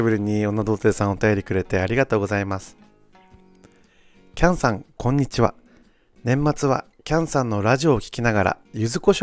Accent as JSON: {"language": "Japanese", "region": "Okinawa", "country": "Japan", "tie": "born there", "lives_now": "Tokyo, Japan", "said": "沖縄生まれ東京在住おじさん"}